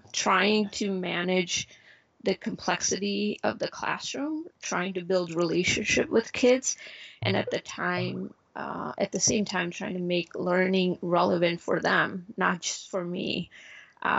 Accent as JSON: {"language": "English", "town": "Chicago", "region": "Illinois", "country": "United States", "tie": "born or raised there", "also_born_or_lived": "India", "said": "I was born in India, but I grew up in suburbs of Chicago."}